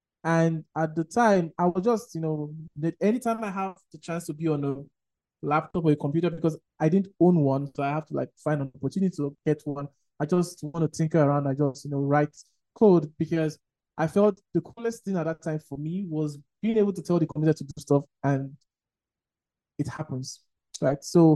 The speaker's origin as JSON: {"language": "English", "country": "Nigeria", "said": "I'm a Nigerian."}